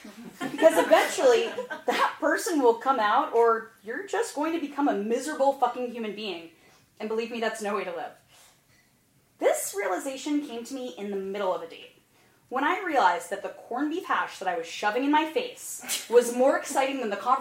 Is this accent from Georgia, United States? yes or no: no; Florida, United States; my fondness for my home state of Florida, how driving the city isn't that bad, how much I've moved.